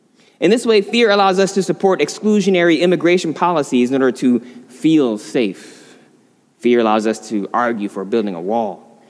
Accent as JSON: {"language": "English", "town": "Battle Creek", "region": "Michigan", "country": "United States", "tie": "born or raised there", "said": "So I grew up in Battle Creek, Michigan, pretty small, semi-rural town."}